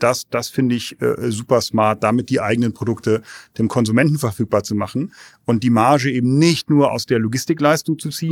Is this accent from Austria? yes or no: no; Germany; also born or lived in London; Wir sind da als Europäer oder als Deutsche generell so ein bisschen problemorientierter.